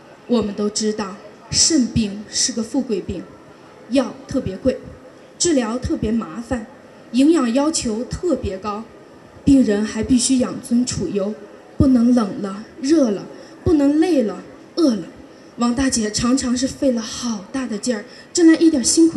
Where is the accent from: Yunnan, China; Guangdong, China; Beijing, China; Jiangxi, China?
Yunnan, China; Kunming; 我是来自昆明市盘龙区